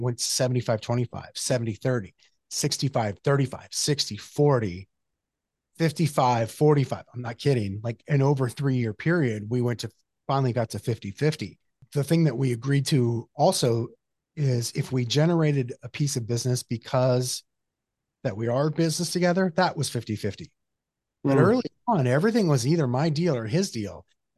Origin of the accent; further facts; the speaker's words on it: Yuma, Arizona, United States; we drove to my hometown, Yuma, Arizona, for some great Mexican food.